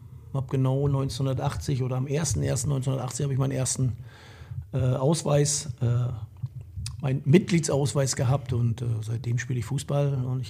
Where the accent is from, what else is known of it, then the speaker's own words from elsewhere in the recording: Rostock, Mecklenburg-Vorpommern, Germany; Ja, aber das war, die Rostocker kennst, das war ehemalig Vögenteich.